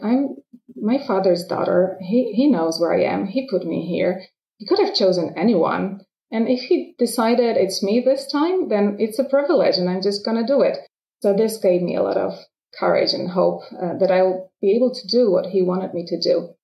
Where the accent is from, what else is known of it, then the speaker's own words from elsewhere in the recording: Poland; first language Polish; English is a second language; they were speaking my mother tongue. Like it was all being held in Polish